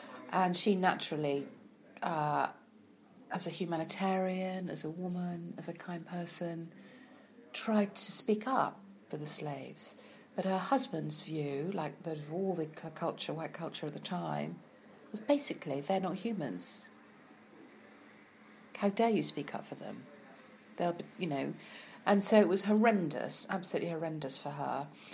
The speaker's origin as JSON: {"language": "English", "country": "United Kingdom", "said": "being British myself"}